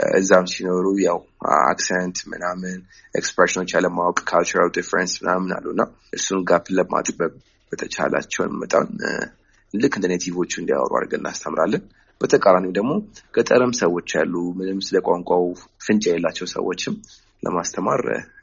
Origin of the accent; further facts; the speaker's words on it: Addis Ababa, Ethiopia; እና አሁንም ተወልጄ ያደግኩትኝ አዲስ አበባ ነው። ያደግኩትኝ ወደ ጨርቆስ አካባቢ ነው። እንግሊዝኛ ቋንቋ በጣም ከልጅነቴ ጀምሮ የምወደው ነገር ነበር።